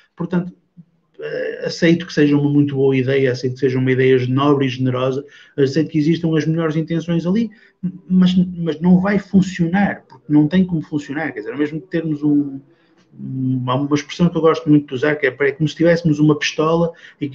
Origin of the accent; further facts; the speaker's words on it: Portugal; eu tenho lugar de fala para o dizer porque sou português